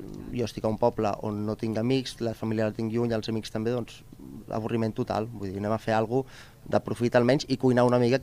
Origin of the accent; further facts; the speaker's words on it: Barcelona, Catalonia, Spain; jo vinc de Barcelona, i simplement això.